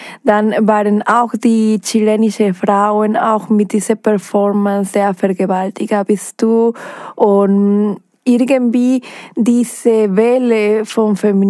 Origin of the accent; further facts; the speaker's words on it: Mexico City, Mexico; German is a second language; Ich komme aus Mexico City und ich muss sagen, ich bin oft auch in Mexiko